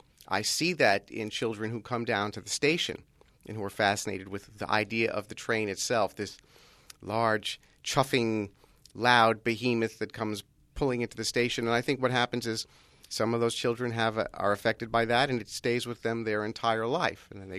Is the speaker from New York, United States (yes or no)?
yes; New York City, New York, United States; I remember being a small and growing up in New York City.